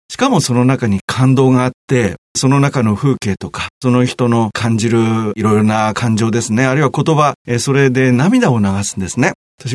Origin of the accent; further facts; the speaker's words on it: Niigata, Japan; 私も実は新潟県の出身で、ただ私は新潟市で海に近いところで